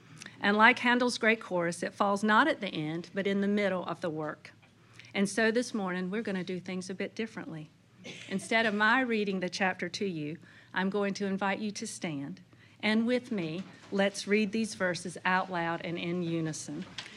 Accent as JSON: {"language": "English", "town": "Morehead City", "region": "North Carolina", "country": "United States", "said": "I'm from Moorhead City, and we would sing it on the waterfront on Easter morning."}